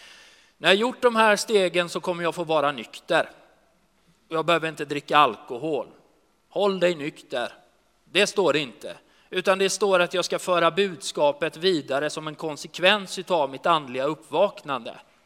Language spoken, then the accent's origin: Swedish; Sweden; Jag är uppvuxen på Kattegatt.